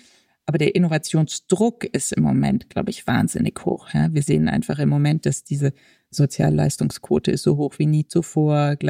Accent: Rhineland, Germany; ich komme aus dem Rheinland.

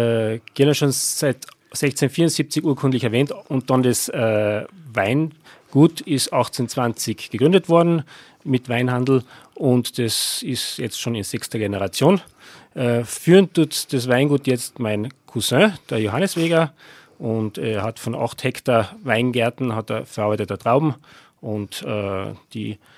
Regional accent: Lienz, Tyrol, Austria; born there; Ja, ich bin in Lienz eben geboren

